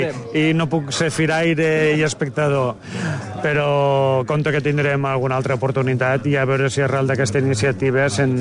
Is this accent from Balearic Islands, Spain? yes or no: no; Catalonia, Spain; tenim l'avantatge de que com som ja de la Ribera